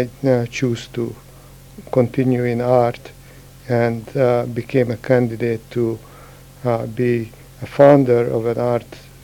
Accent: Budapest, Hungary; moved away as an adult; Well, I was born in Hungary, in Budapest, Hungary.

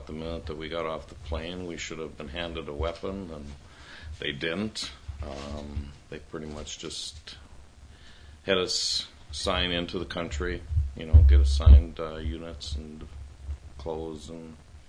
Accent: Pelican Rapids, Minnesota, United States; born there; I was born in Pelican Rapids.

